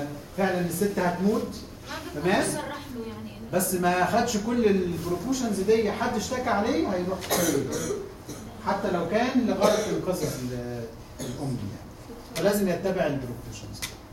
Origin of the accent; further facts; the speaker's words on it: Egypt; في مصر عندنا في مصر